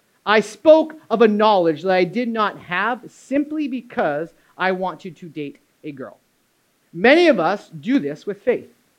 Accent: New Hampshire, United States; Now, growing up in New Hampshire, I had never been tanning

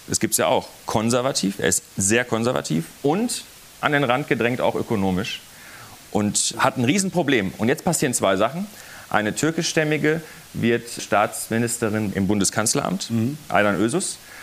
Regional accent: North Rhine-Westphalia, Germany; ich komme ja aus dem Ruhrgebiet.

